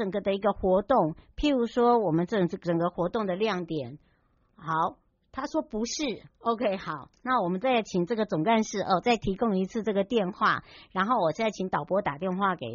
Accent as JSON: {"language": "Chinese", "country": "Taiwan", "tie": "born or raised there", "said": "回到我的故乡花东纵谷国家风景区管理处"}